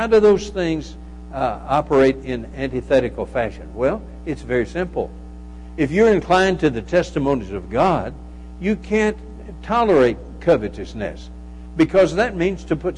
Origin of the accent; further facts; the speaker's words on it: Texas, United States; When I was a kid growing up, we lived out, I grew up in West Texas.